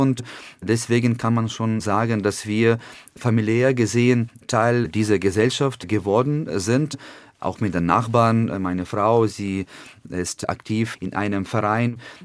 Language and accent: German; Lviv, Lviv Oblast, Ukraine; German is a second language; also mitten in meine Heimatstadt Lemberg, zu Fall gebracht wurde